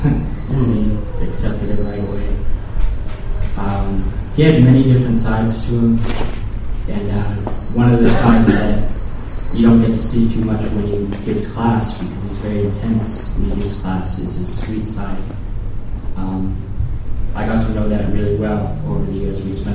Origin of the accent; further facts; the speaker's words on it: Boston, Massachusetts, United States; Whenever I would tell Andhra Prabhu I was from Boston